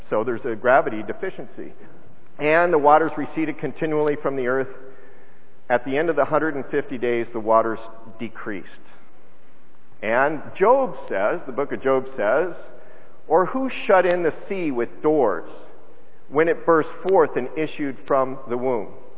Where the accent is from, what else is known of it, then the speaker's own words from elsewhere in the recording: Colorado, United States; like in my hometown of Colorado, west of Denver, there's a place called Red Rocks.